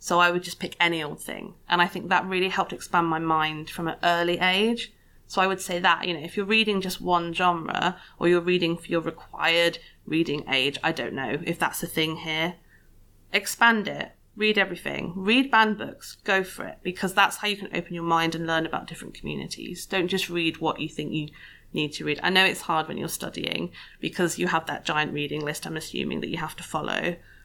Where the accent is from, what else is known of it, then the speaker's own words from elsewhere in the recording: Sheffield, Yorkshire and the Humber, United Kingdom; I'm actually from Sheffield. I'm Northern. I've just lost my accent.